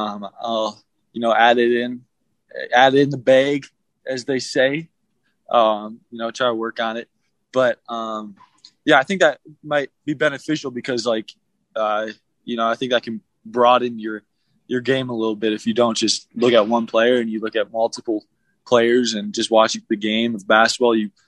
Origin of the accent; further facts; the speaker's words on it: Midwest, United States; now in Utah, United States; I mean, obviously, I'm from the Midwest.